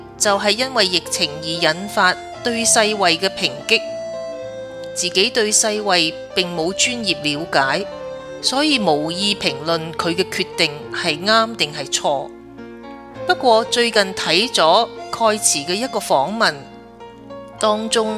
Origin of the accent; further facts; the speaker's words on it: Hong Kong; 第一件事发生在自己土生土长的香港